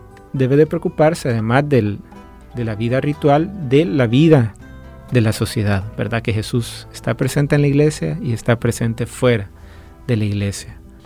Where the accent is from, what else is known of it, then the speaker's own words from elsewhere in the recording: El Salvador; Creo que como salvadoreño a mí me llena de esperanza, me anima a seguir creyendo y luchando por la paz, creer que es posible la reconciliación en El Salvador.